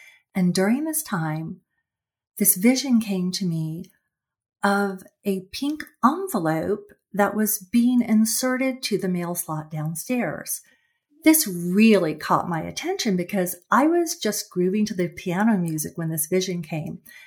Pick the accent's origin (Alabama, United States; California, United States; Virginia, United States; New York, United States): California, United States; Los Angeles; also born or lived in San Francisco area; I studied at a women's college in California. I was raised in Los Angeles, and then I went to school in the San Francisco area.